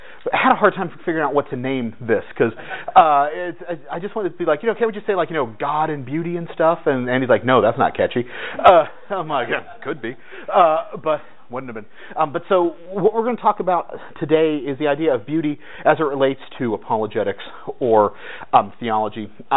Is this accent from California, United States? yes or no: yes; California, United States; So I'm from California, which is why if I have a weird accent, sorry, that happens.